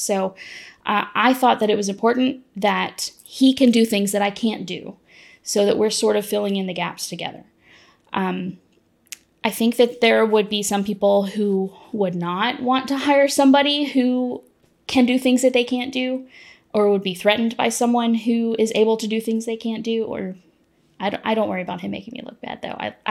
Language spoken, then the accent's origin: English; Georgia, United States; So I grew up outside of Macon in a small community outside of what is a small city.